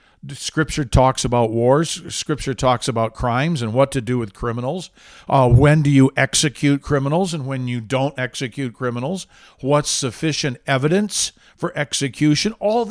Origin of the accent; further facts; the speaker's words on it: Michigan, United States; I grew up in Michigan where there are some references to fire which were very, very positive.